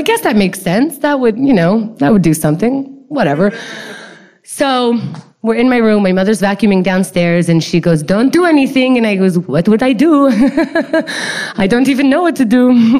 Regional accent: Queens, New York, United States; accent: Queens; much more Queens telling this story than I normally sound in real life. Please talk to me after so you can hear that. This is not my true accent. It's just the 15-year-old in me coming out.

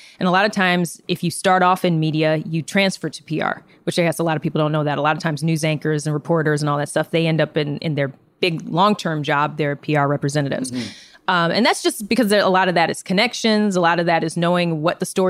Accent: Detroit, Michigan, United States; Michigan, Detroit.

